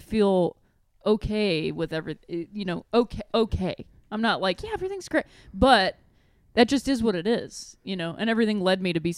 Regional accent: Chicago, Illinois, United States; I moved here from Chicago.

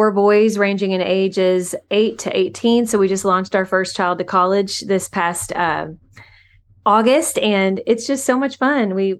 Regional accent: Kentucky, United States; We're originally from Kentucky, met in college.

